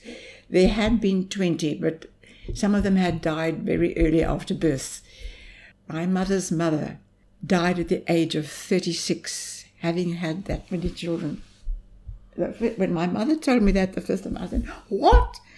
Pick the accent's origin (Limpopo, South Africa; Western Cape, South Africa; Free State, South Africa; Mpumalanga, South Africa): Western Cape, South Africa; Worcester; born there; Okay, to start with, I was born in Worcester.